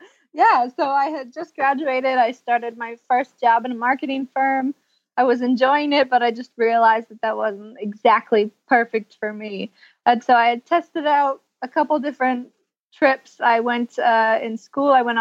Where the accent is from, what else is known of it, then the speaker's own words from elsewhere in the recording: Toronto, Ontario, Canada; I am from Toronto, Canada, originally, or from a small town just outside of Toronto.